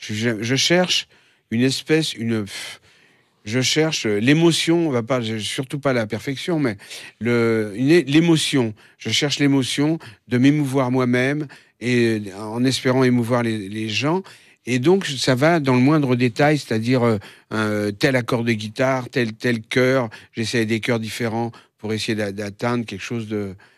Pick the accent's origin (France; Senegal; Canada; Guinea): France; Nogent-sur-Marne, Île-de-France; Alors, donc, j'ai passé toute mon enfance à Nogent.